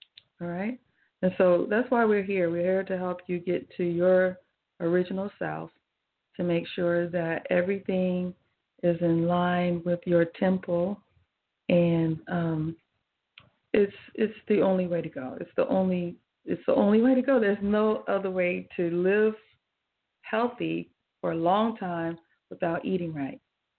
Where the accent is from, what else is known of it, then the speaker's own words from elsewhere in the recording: the South, United States; I grew up in the South.